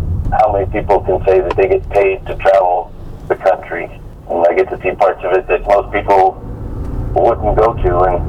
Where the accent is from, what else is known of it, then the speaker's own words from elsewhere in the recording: South Dakota, United States; I spent a few years of my life, the beginning of my life, living in South Dakota. So I was able to go visit my old house in my hometown.